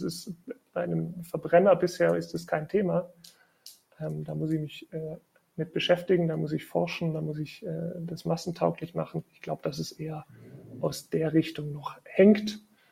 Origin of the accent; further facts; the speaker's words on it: Baden-Württemberg, Germany; ich als Schwabe finde es natürlich auch besonders toll